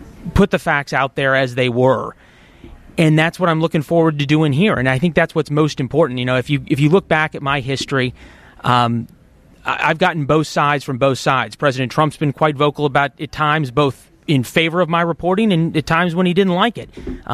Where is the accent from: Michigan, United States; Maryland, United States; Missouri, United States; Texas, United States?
Missouri, United States; St. Louis; I'm from St. Louis originally, and then spent 3 years here, some of the best 3 years of my life at Northwestern.